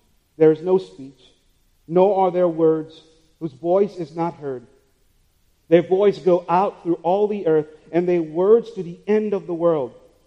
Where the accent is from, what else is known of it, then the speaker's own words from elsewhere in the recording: St. Lucia; I grew up in St. Lucia in the Caribbean.